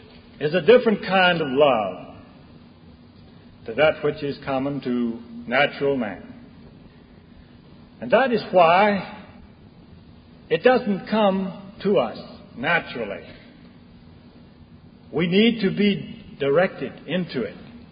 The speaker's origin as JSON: {"language": "English", "town": "Charlotte", "region": "North Carolina", "country": "United States", "said": "I am from Charlotte. I'm with the Charlotte Ecclesia."}